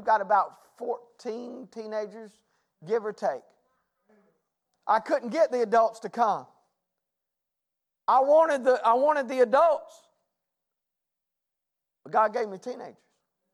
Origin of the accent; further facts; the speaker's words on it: Greenville, North Carolina, United States; I was raised in Greenville, North Carolina, probably about 2 hours from here, 2.5 hours from here. And I was raised in a town that was a college town.